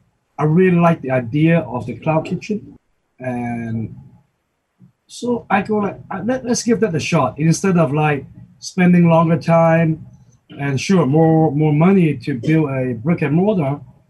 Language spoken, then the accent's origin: English; Hong Kong; English is a second language; now in Houston, United States; I grew up in Hong Kong. I mean, or even when I was in Beijing, I've never seen a bun until I come to Houston.